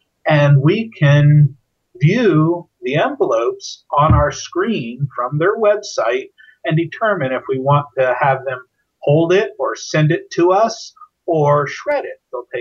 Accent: Florida, United States; which was easy for us because we're from Florida.

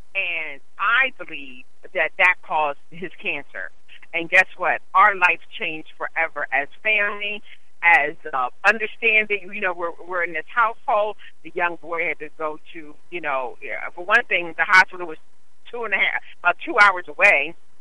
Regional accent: Pennsylvania, United States; We're from Central Pennsylvania, and one of the best hospitals in our area is Milton Hershey Medical Center.

